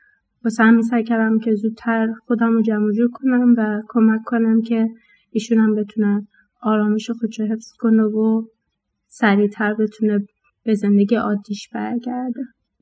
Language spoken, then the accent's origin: Persian; Iran; ما توی خب غربت زندگی میکنیم، خارج از ایران هستیم